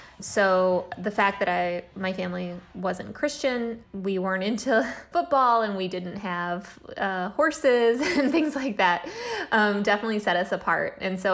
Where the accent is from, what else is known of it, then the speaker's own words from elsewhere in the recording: Midland, Texas, United States; also born or lived in Russia; I am a Russian Jewish immigrant, and I grew up in Midland, Texas, which is in far west Texas.